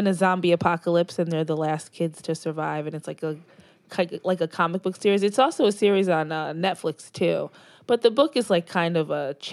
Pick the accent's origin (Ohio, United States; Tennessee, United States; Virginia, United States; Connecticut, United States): Connecticut, United States; I'm from Connecticut, so I know the pizza.